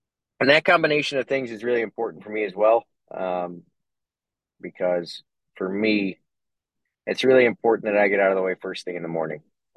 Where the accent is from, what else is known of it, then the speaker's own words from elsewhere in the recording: Cleveland, Ohio, United States; born there; And I was born in a city, I guess it's probably I was born in Cleveland.